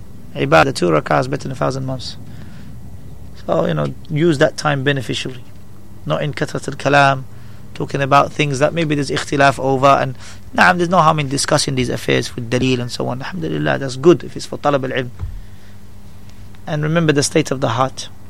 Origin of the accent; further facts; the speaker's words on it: Morocco; where are you from? I said, Morocco, originally.